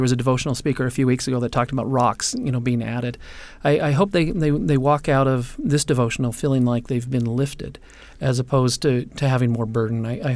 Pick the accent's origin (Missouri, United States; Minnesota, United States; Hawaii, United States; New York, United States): Hawaii, United States; I grew up in Hawaii, and it was the practice then to be baptized on your birthday.